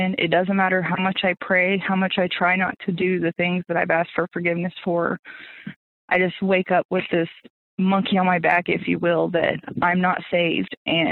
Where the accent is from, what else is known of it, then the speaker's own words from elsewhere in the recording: Springfield, Missouri, United States; I'm from Springfield, Missouri.